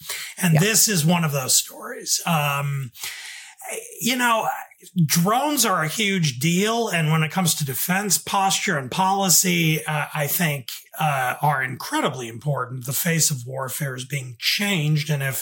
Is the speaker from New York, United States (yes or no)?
yes; New York, United States; I mean, I'm from the New York area originally